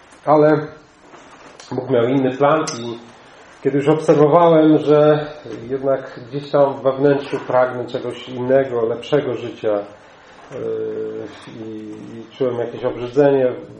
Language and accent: Polish; Toruń, Kuyavian-Pomeranian Voivodeship, Poland; now in Kozienice, Poland; bo ja z Torunia pochodzę. Od 5 lat jestem żonaty, mieszkam w Kozienicach, województwo mazowieckie, wschodnia część jego, niedaleko Radomia.